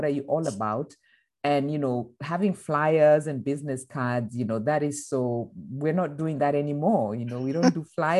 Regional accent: Kenya; moved away as an adult; now in Germany; So on a personal level, I'm born and raised in Kenya, East Africa, as you mentioned. And I've been living in Germany. Well, I've been based in Europe for the last 20 years.

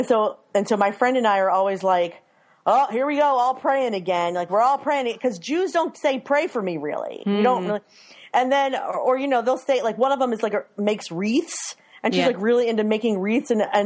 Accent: Maryland, United States; now in Philadelphia, United States; because I grew up in Maryland and now I live near Philly, that I have a few weird things that I say.

